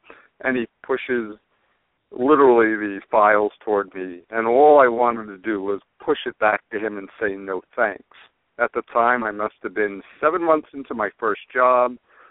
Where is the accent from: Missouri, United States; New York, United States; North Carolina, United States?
New York, United States; Long Island; Well, actually, I'm from Long Island originally, and my first job was in Rochester, New York with the Democrat and Chronicle.